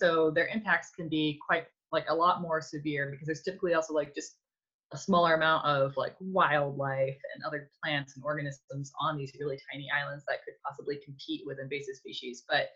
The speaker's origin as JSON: {"language": "English", "region": "Idaho", "country": "United States", "tie": "born or raised there", "said": "And I grew up in Idaho, so we had lots of open space to go and explore."}